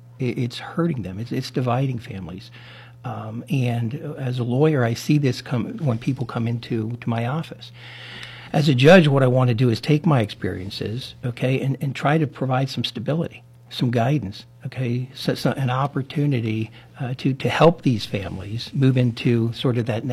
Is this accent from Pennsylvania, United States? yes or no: yes; Reading, Pennsylvania, United States; also born or lived in Ohio / Michigan; now in Butler, United States; And my life story then took me to Ohio, up through Michigan, and then back to my hometown of Reading, Pennsylvania, before a young girl, Marcia Peraska, brought me to Butler since 1998.